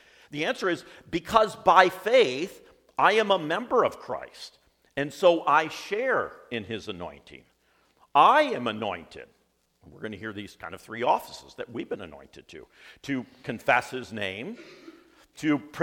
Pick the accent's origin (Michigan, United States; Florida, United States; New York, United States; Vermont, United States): Michigan, United States; Coopersville; I grew up in Coopersville, so not that far from here.